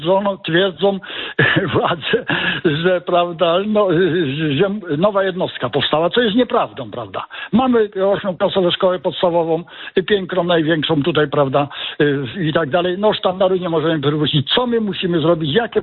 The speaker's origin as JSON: {"language": "Polish", "town": "Rublewo", "region": "Łódź Voivodeship", "country": "Poland", "said": "Jestem z Rublewa koło Sieradza, także jestem dumny"}